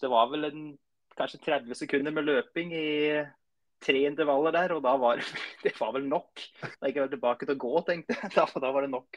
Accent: Flå, Buskerud, Norway; Så jeg er fra Flå.

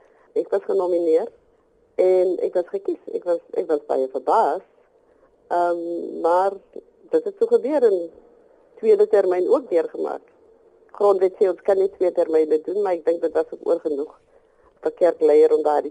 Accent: Cape Town, Western Cape, South Africa; also born or lived in Overberg; was van die Glen in die Overbergstreek, naby die Elimoravise sendingstasie. Ons het na Kaapstad verhuis voor ek met my skoolgaanjare begin het. En as gevolg van die apartheidsgroepsgebiede wet, moes ons ook maar rondtrek na verskillende woongebiede in Kaapstad.

